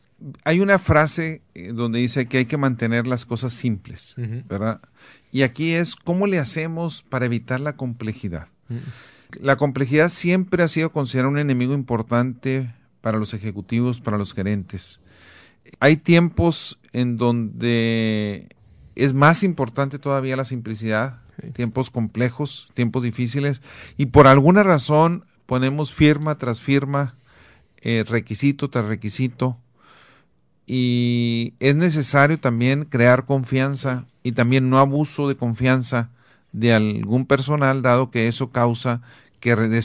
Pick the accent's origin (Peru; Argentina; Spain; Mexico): Mexico; Chihuahua; soy de Chihuahua